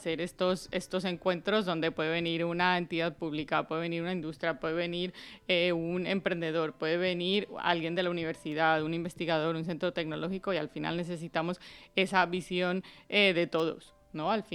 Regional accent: Colombia; now in Valencia, Spain; De Colombia.

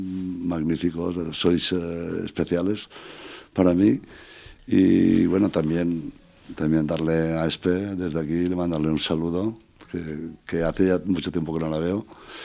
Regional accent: Beniparrell, Valencian Community, Spain; Digo mi pueblo porque lo siento, no porque sea alcalde, sino porque he nacido, he crecido y quiero morir en él. Y además, Beniparrell para mí es lo máximo.

